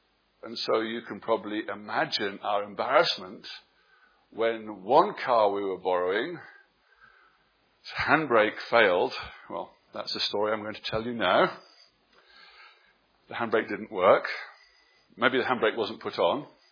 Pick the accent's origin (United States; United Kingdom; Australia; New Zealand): United Kingdom; England; moved away as an adult; you'll know that my wife and I, we're from England. And we go back to England from time to time.